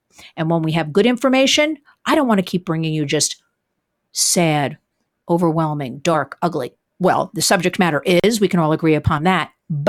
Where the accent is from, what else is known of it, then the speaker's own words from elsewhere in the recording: New York, United States; We thought perhaps we could get New York State, my home state, to be the leader